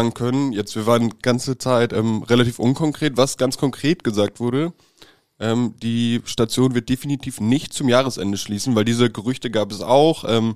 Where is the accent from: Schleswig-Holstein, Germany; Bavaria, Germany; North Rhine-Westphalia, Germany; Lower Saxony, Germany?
Lower Saxony, Germany; Nordhorn; In Nordhorn, in meiner Heimatstadt.